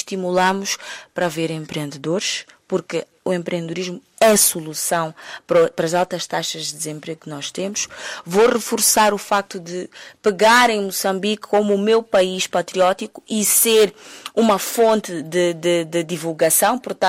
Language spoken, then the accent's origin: Portuguese; Cape Verde; cabe a mim, enquanto cabo-verdiana, partilhar ao máximo tudo o que eu aprendi com os jovens que eu lido diariamente na minha comunidade